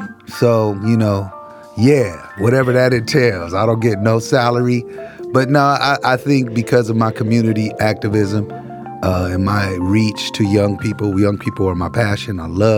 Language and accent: English; Oakland, California, United States; I grew up in East Oakland.